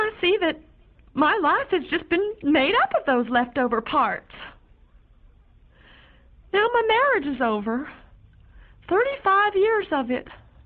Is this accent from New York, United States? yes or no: no; Georgia, United States; now in Virginia, United States; And growing up in Georgia seems the same as now here in Virginia. Of course, when I moved up here, I thought Virginia was full of Yankees.